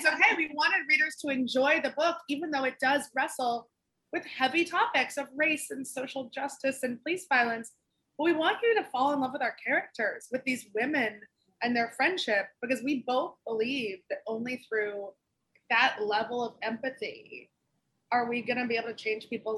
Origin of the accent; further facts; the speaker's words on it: Yardley, Pennsylvania, United States; I grew up in Philly, or right outside Philly, in Yardley, in Bucks County. Pretty white suburb.